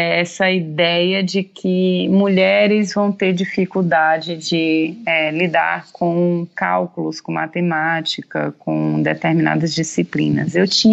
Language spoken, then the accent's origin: Portuguese; Ceará, Brazil; Então, eu sou uma cearense que passou a vida inteira aqui no Nordeste e que sou apaixonada por ciência, né?